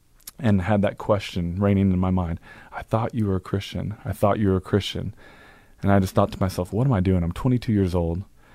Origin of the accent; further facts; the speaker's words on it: Portland, Oregon, United States; I'm from Portland